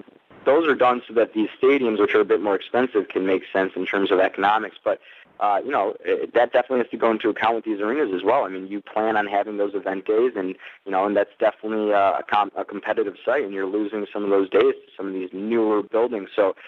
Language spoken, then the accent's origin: English; Detroit, Michigan, United States; I'm from Detroit. I love the venue.